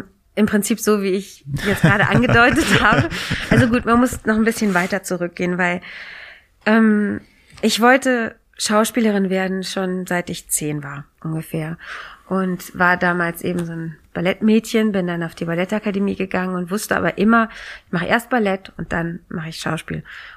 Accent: Cologne, North Rhine-Westphalia, Germany; ich bin ja so ein richtig olles Kölner Stadtkind. Also ich komme richtig aus Köln-Innenstadt.

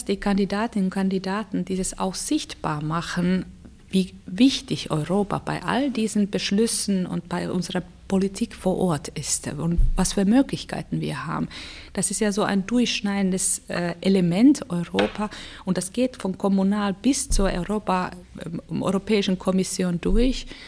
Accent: Helsinki, Uusimaa, Finland; now in Berlin, Germany; Und da sage ich es als Finnin auch, wenn ich da Helsinki, meine Heimatstadt, liebe, aber Berlin ist dann doch bedeutsamer.

